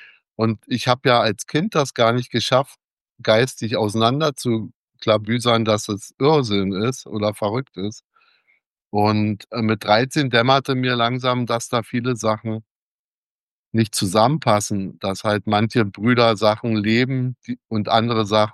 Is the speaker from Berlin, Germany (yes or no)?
yes; Berlin, Germany; Ich bin in Deutschlands größter Hochhaussiedlung groß geworden, dem Märkischen Viertel Berlin. Und da haben zeitweise 60.000 Menschen gewohnt auf ein paar Quadratkilometern.